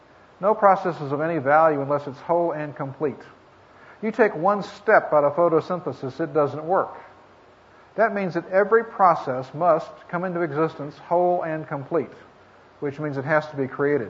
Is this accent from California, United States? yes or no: yes; California, United States; born there; Now, I am actually originally from California. That's where I was born.